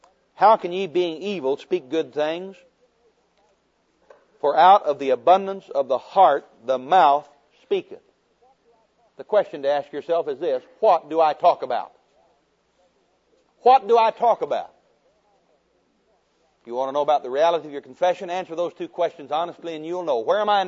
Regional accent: United States; born there; I didn't have any choice about being born an American.

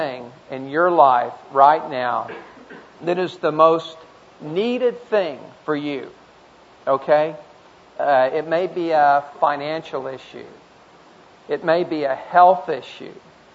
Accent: Tulsa, Oklahoma, United States; And I grew up in Tulsa and went to a Baptist church.

